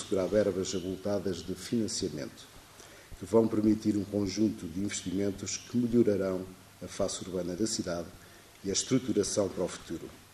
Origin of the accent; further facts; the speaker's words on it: Macedo de Cavaleiros, Norte, Portugal; Sabeis que tenho um gosto especial em servir a minha terra e os macedenses, pois esta é a terra que me viu crescer, onde me fiz homem.